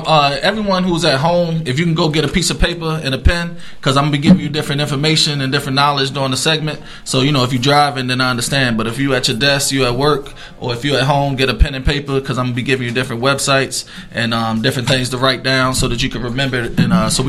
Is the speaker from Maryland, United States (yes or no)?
yes; Baltimore, Maryland, United States; I'm from Baltimore, Maryland.